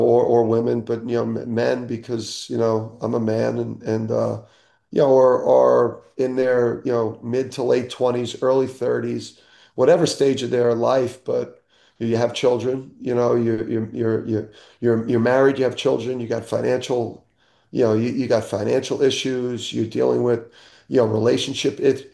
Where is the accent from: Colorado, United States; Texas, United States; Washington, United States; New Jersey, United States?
New Jersey, United States; it was a dream to kid growing up in Jersey to be, the head coach at Rutgers.